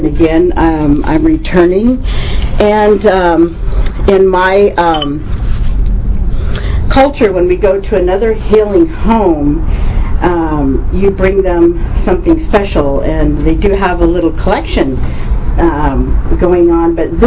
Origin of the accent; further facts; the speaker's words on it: Hopland, California, United States; You're really never supposed to go, in our culture in Hopland, I'm native Pomo from Hopland, and I reside on my reservation.